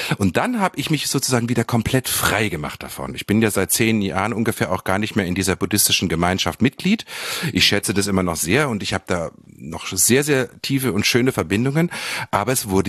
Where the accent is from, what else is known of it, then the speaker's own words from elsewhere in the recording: Germany; Ich bin in einer Welt aufgewachsen im Deutschland der 70er, 80er Jahre